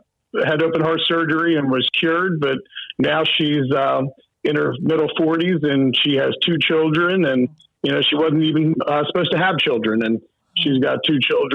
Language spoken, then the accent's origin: English; Cape May, New Jersey, United States; Sure. Yes. I'm from Cape May, New Jersey. If you know anything about New Jersey, it's a good section in New Jersey. But I've been here for 54 years and going on 55.